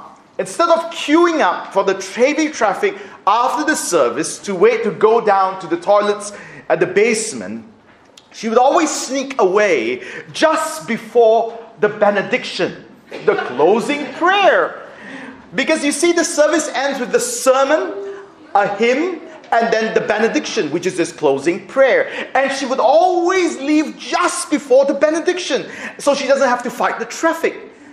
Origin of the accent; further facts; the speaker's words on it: Singapore; When I was growing up in Singapore, we came from a very large church.